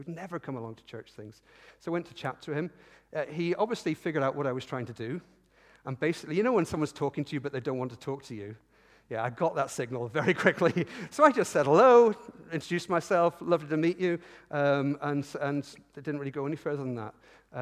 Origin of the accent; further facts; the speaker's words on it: United Kingdom; We do this as British people, don't we?